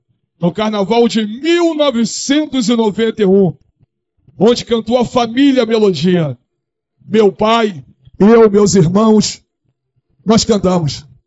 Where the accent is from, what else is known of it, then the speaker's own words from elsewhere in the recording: Rio de Janeiro, Brazil; Eu sou cria do Morro do Bugiugue, 55 anos de Ilha do Governador